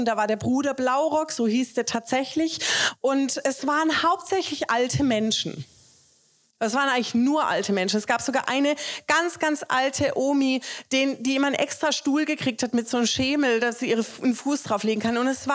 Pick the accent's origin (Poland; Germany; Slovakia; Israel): Germany; Baden-Württemberg; Aber ich komme aus Baden